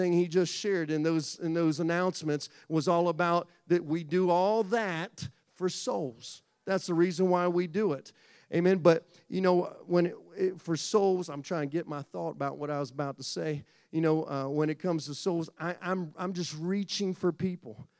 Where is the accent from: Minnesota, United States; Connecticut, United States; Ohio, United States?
Ohio, United States; Columbus; at the end of the first week in Columbus, Ohio, my hometown